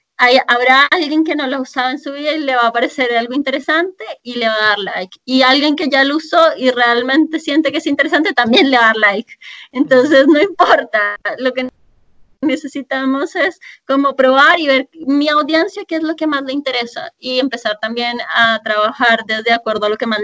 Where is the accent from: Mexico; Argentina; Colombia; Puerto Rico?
Colombia; now in Chile; yo soy colombiana, vivo en Chile